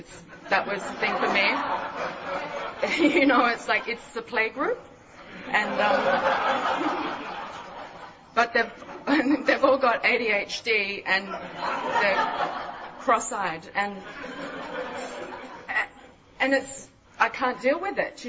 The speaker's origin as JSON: {"language": "English", "town": "Mullumbimby", "region": "New South Wales", "country": "Australia", "said": "I've been here a year, and I was from Byron Bay, Mullumbimby, up in northern New South Wales"}